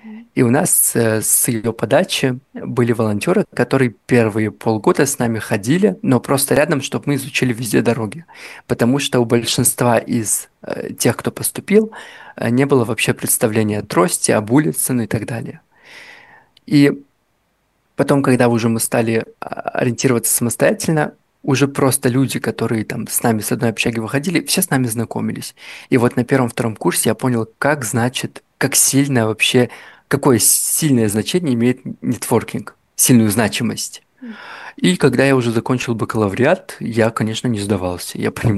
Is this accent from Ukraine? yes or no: no; North Ossetia–Alania, Russia; now in Vladimir, Russia; я ж приехал из Северной Осетии во Владимир, да, то есть здесь у меня никого.